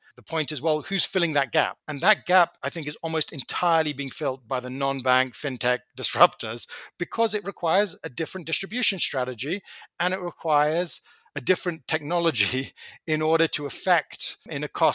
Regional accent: South Africa; also born or lived in United Kingdom; I was brought up in South Africa, and after coming back from the UK for a period, I worked at First Round.

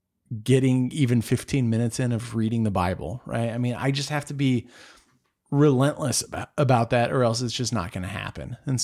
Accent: Texas, United States; I would not be able to anyway, you know, because I'm a Texan.

